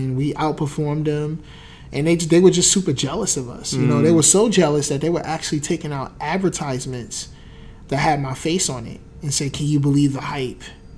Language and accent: English; New Jersey, United States; And I was from Jersey.